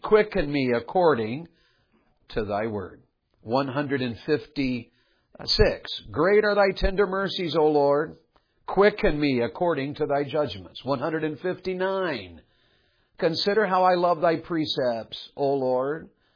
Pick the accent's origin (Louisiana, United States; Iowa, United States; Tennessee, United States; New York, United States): Tennessee, United States; I was raised in Tennessee, and my dad got saved when I was in kindergarten.